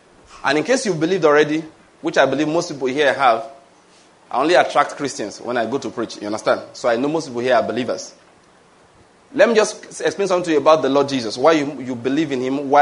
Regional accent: Western Nigeria, Nigeria; This is Eastern Nigeria. You know, maybe that's part of my issue. I grew up in the West.

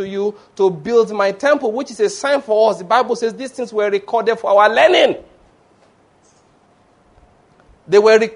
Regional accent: Ondo, Nigeria; I'm from Ondo State by birth, you know.

